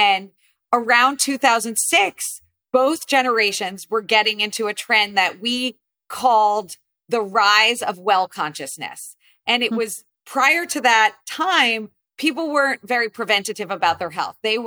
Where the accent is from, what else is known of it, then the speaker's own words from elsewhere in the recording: New Jersey, United States; So I grew up primarily in New Jersey.